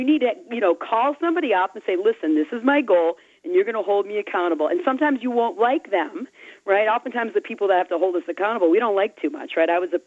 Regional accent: East Coast, United States; I'm from the East, so, you know, we're just all a bunch of, you know, the walking wounded out here on the East Coast.

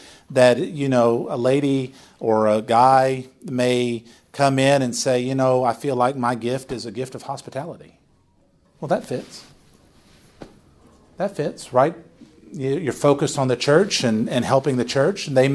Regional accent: the South, United States; I remember growing up thinking, man, I grew up in the Bible Belt.

